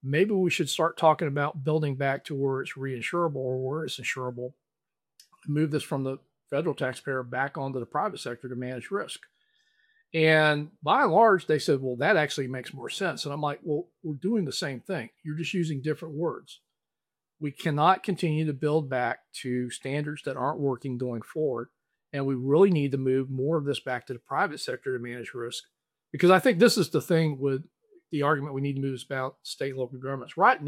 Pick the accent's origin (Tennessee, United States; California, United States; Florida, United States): Florida, United States; I mean, my home state of Florida, for all of its challenges, has one of the stronger building codes in the nation